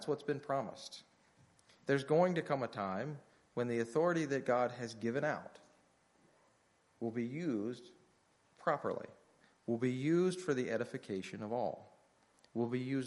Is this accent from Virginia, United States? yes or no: yes; Virginia, United States; I'm from Virginia. I can say britches.